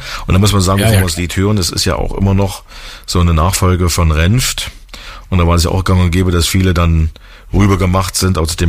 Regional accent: East Germany, Germany; Ich bin auch Ostdeutscher

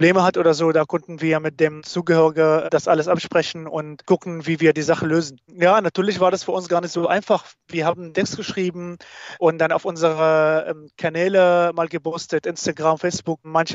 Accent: Syria; now in Germany; ich komme auch aus Syrien. Ich bin in Deutschland seit 2015

